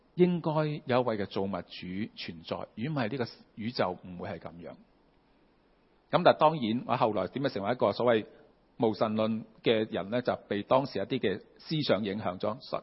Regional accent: New Territories, Hong Kong; 因为我新界长大嘅时候咧，其实当时嘅天空咧系冇乜光害

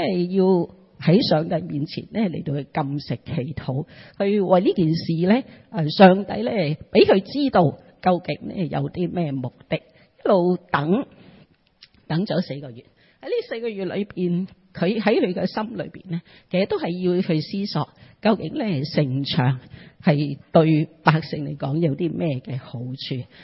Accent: China; 我哋中國人最喜歡講咧就係自己人嚇

